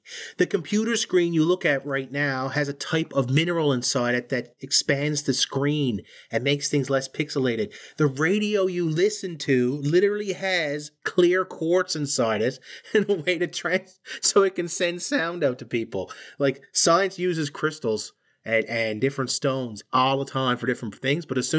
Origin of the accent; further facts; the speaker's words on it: Canada; I'm Canadian.